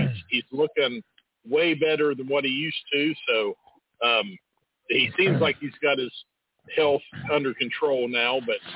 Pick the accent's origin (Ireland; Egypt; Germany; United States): United States; Ohio; obviously, we're from Ohio, so we're Buckeyes, and we kind of wanted to do a song that kind of represented the state.